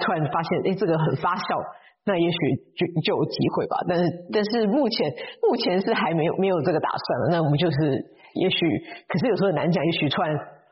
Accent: Taiwan; 我出生在台湾，然后我在台湾念。嗯我小学的时候有就是念台湾有一点特殊班

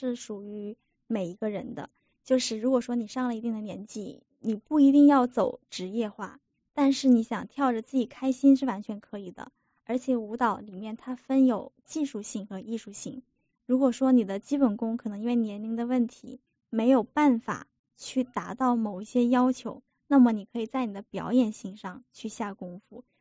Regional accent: China; 原来作为中国人，原来我自己国家的文化是这么深奥的，

